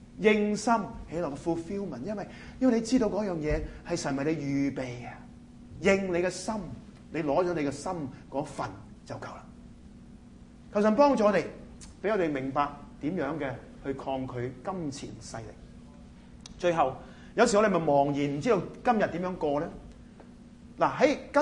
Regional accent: China; 都係我哋中國人咧，都即係有句咁嘅説話

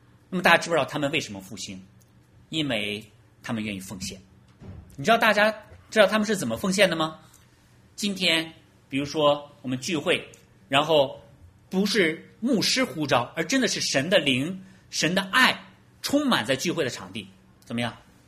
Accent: Beijing, China; 我是北京来的，我就是大陆来的啊

